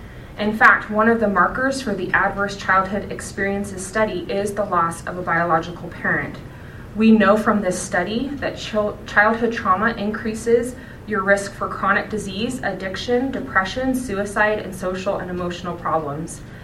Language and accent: English; Utah, United States; I grew up in Utah County, and it was very white. There were no brown kids.